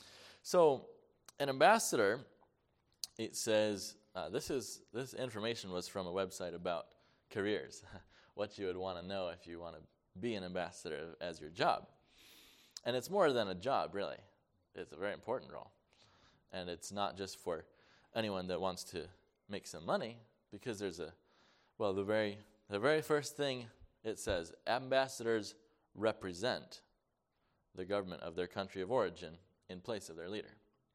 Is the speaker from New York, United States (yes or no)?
yes; Mount Morris, New York, United States; born there; I was born in Mount Morris, New York, wasn't any of my choosing. I don't remember it, but it happened.